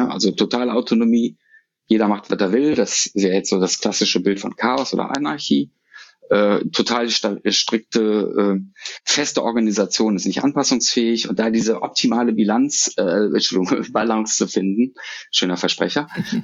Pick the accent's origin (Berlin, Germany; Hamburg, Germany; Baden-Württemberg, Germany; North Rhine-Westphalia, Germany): North Rhine-Westphalia, Germany; Düsseldorf; Ich bin ein Düsseldorfer Junge, ich bin in Düsseldorf geboren, aufgewachsen und habe es aus Gründen auch nicht rausgeschafft aus der Stadt.